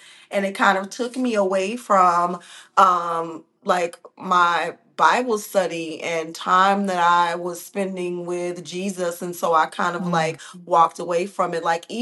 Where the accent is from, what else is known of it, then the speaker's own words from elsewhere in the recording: Chicago, Illinois, United States; Okay, so I was born and raised in Chicago, did my undergrad and graduate here.